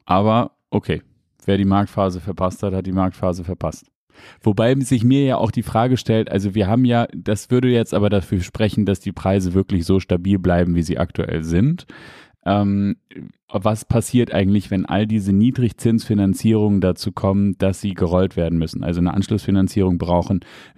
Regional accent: Hamburg, Germany; Niemals als Hamburger würde man niemals nach Pinneberg ziehen.

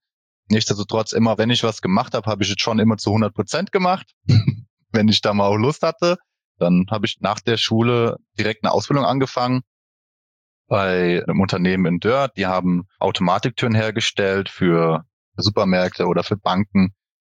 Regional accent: Boppard, Rhineland-Palatinate, Germany; Ich bin geboren in Boppard, das liegt im Hunsrück, sage ich einfach mal. Also ich komme aus dem schönen Hunsrück. Wir wohnen in Emmelshausen

